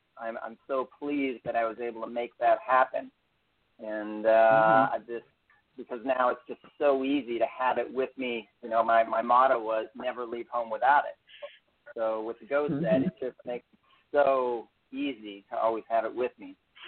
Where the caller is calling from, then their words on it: Eagle, Colorado, United States; I live in Eagle, Colorado.